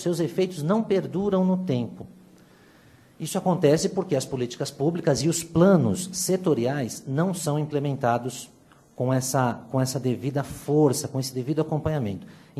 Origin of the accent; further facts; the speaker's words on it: São Paulo, Brazil; lá de onde eu venho, do Grande ABC, que é o complexo industriário automobilístico